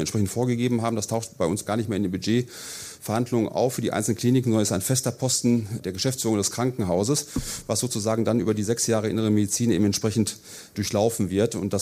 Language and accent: German; Essen, North Rhine-Westphalia, Germany; ich komme aus Essen